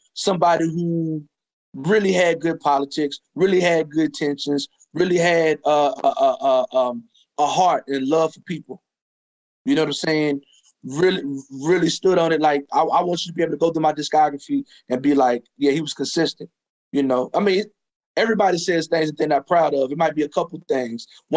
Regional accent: Oklahoma, United States; You know, I'm from Southern Oklahoma

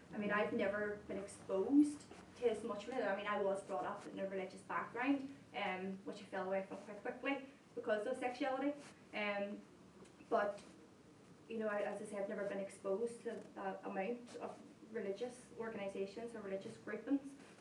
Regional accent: Belfast, Northern Ireland, United Kingdom; I grew up in North Belfast, and North Belfast has very dominantly been DUP and Sinn Féin.

